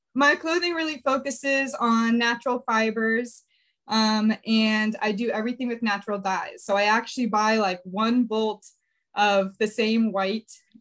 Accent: Fort Wayne, Indiana, United States; So I'm from Fort Wayne, Indiana, which is like Northeast, but I went to Indiana University

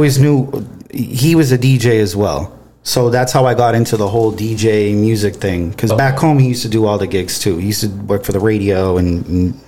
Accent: Boston, Massachusetts, United States; accent: Boston; I'm from Boston. So I try to mask it. And I don't know. What you hear, I don't hear.

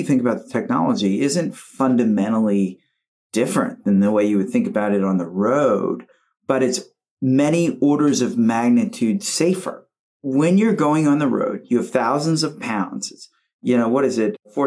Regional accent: United States; as an American growing up here, it's like you're 18 years old, I'm getting away from mom and dad.

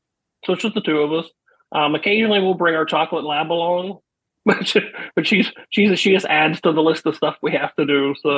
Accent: State College, Pennsylvania, United States; now in Hershey, United States; I mean, I'm originally from the State College area. My wife from the Pittsburgh area, but we're currently in the Hershey area.

